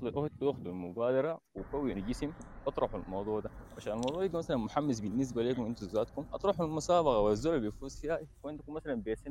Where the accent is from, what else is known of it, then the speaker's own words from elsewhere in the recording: Sudan; يعني احنا كشباب سوداني